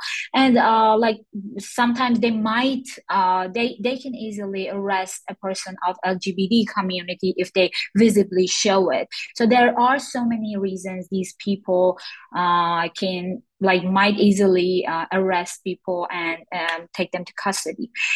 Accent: Iran; moved away as an adult; now in United States; I was born and raised in Iran and left Iran 9 years ago when I was 26.

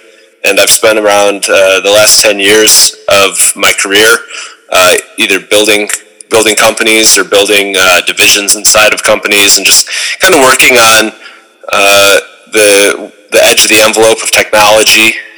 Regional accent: New York, United States; I grew up in New York, but not New York City. That's what everyone thinks. Western New York, which is a Rust Belt area, is what we say.

